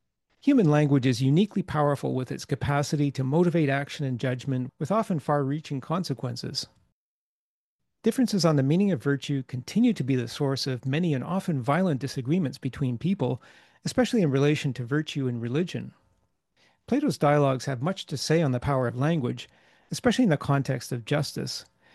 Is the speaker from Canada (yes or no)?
yes; Canada; I'm Canadian, and in Canada we have 10 provinces and 2 territories